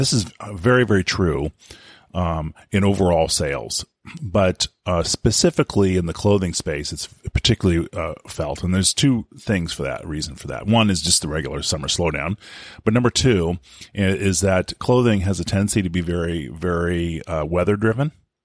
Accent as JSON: {"language": "English", "region": "California", "country": "United States", "said": "I know I'm from California, so I could say that."}